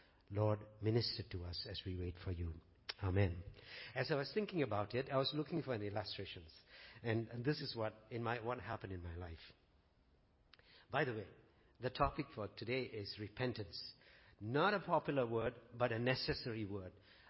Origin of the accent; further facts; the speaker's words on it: Singapore; I come from Singapore, a small, tiny place.